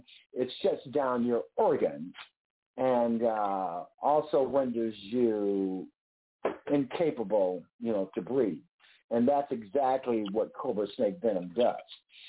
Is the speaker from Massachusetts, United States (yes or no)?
no; Grand Rapids, Michigan, United States; now in Detroit, United States; I'm in Detroit right now, but we're all from Grand Rapids, Michigan.